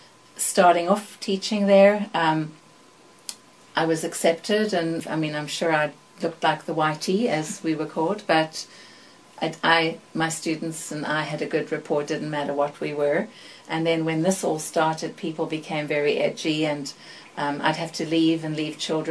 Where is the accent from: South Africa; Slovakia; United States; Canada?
South Africa; moved away; also born or lived in London; I was born in South Africa. I was raised there. I left there in 1988.